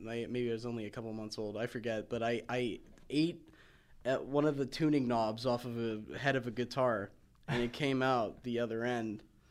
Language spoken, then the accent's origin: English; Wilmerding, Pennsylvania, United States; I'm from Wilmerding. It's right next to Monroeville.